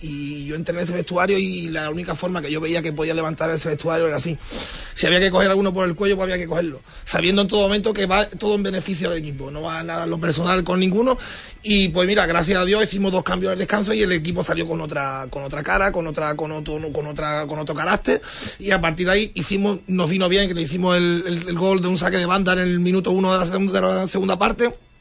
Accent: Moguer, Andalusia, Spain; Yo soy de Moguer, sabes lo moguereño que soy, que miro mucho por mi pueblo.

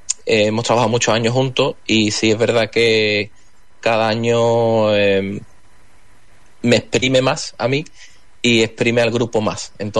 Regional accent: La Campana, Andalusia, Spain; tenemos en allí en mi pueblo, en La Campana, en Sevilla.

